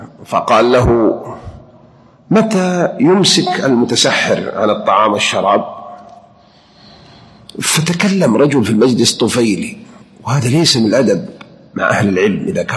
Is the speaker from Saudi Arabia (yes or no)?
yes; Mecca, Makkah Province, Saudi Arabia; أذكر وأنا عمري 11 سنة كانت عندنا بالحجاز بمكة